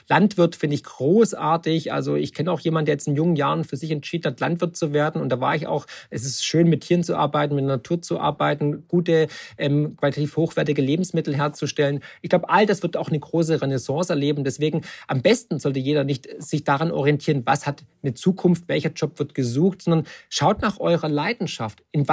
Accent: Baden-Württemberg, Germany; ich war ja Schwabe

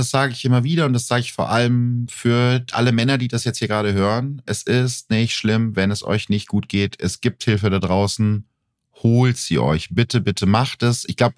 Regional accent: Gütersloh, North Rhine-Westphalia, Germany; einen Kriminalfall zu lösen, der in meiner Heimatstadt Gütersloh spielt

